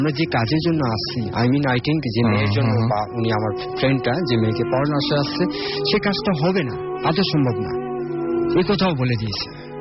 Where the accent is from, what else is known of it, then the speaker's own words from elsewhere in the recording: Dhaka, Dhaka Division, Bangladesh; born there; আমার অরিজিনাল বাড়ি আছে পুরান ঢাকা বেগম বাজার। পুরান ঢাকা বেগম বাজার